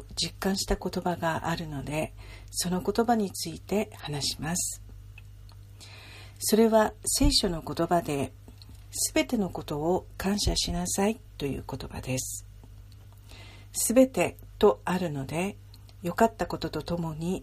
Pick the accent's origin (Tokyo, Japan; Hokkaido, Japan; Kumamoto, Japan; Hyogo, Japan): Kumamoto, Japan; 実は私は熊本県出身なんですが、